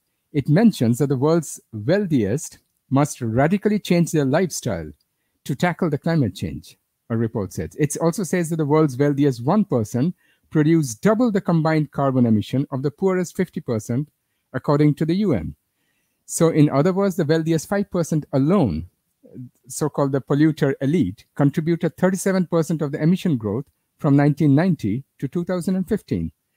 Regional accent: Netherlands; I come, as most of you or many of you know, I come from Netherlands.

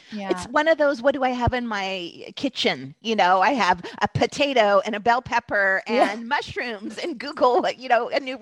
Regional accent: California, United States; My family grew up eating lots of fruit. We grew up in California, you know, had lots of fruit and veggies around us.

